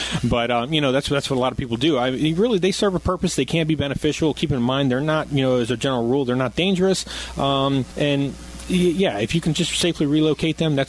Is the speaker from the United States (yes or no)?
yes; Florida, United States; I'm from the Everglades down in Florida. That's where I grew up.